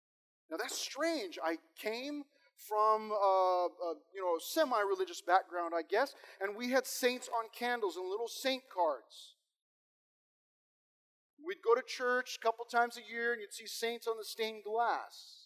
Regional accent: California, United States; Now, we're from SoCal, right? We pronounce things how we want to pronounce these.

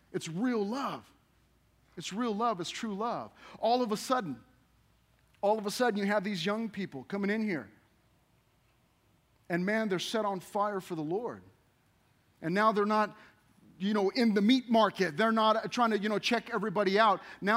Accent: San Bernardino, California, United States; I'm from San Bernardino. We specialize in criminal element. That's what we do there. I grew up there.

